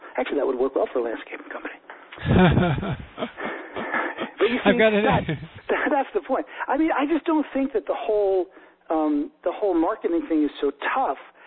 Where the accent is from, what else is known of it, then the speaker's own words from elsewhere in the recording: New York City, New York, United States; moved away as an adult; Well, you know, I grew up in New York City, so obviously big city boy. But then, and when I started my business as a consultant, I was in New York. But then I moved out of New York to a place with trees and grass